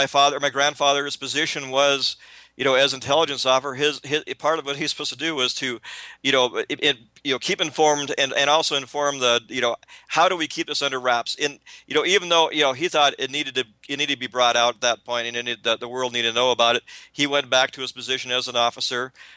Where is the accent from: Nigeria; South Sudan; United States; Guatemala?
United States; Montana; It was common speak within our immediate family growing up in Montana.